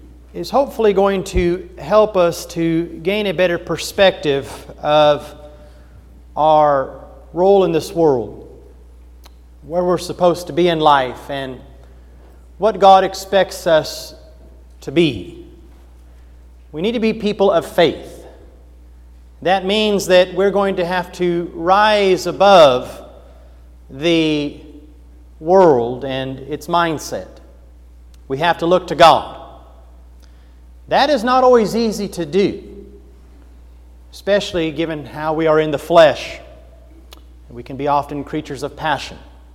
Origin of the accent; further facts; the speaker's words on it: Kansas, United States; I was raised in Kansas, and so I'm Rock Chalk Jayhawk all the way.